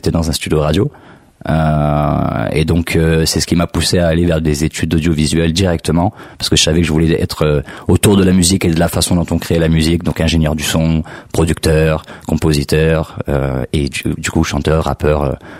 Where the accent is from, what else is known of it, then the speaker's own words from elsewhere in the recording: Toulon, Provence-Alpes-Côte d'Azur, France; Je suis originaire du sud de la France. J'ai grandi dans le sud de la France avec des origines de La Réunion.